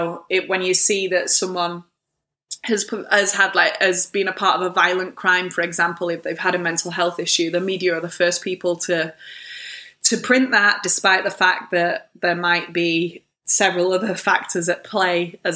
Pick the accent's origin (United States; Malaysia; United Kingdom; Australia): United Kingdom; England; because obviously he's Italian, I'm English, and I'm probably more open than most about mental health.